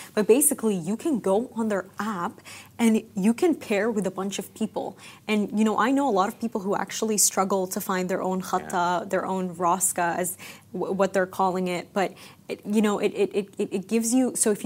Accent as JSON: {"language": "English", "country": "Sudan", "said": "You know, in Sudan, in my home country, they call it a khatta."}